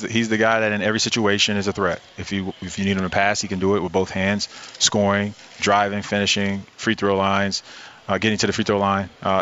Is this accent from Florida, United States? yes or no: yes; Miami, Florida, United States; I grew up in Miami, man. Miami Hurricanes.